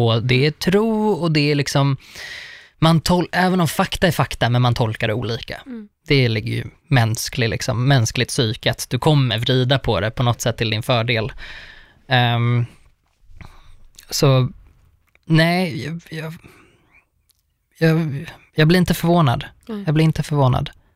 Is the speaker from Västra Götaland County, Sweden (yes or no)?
no; Uppsala, Uppsala County, Sweden; Jag är från Uppsala.